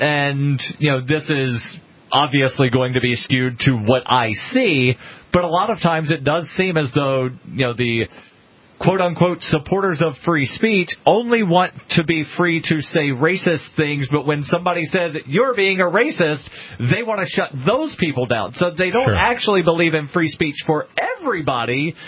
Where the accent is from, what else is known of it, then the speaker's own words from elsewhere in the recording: Alabama, United States; I'm originally from Alabama